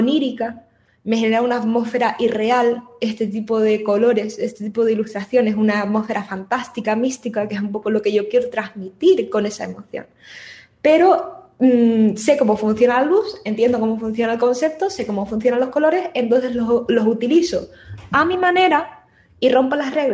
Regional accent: Canary Islands, Spain; Voy a ir a uno aquí en las islas, que yo soy canaria.

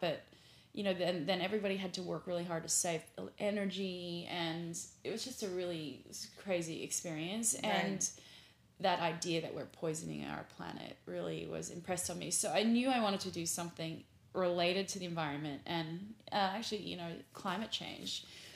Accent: Australia; You know, I grew up in Australia, so I was very lucky to grow up in a place that, even in an urban environment, you're surrounded by nature

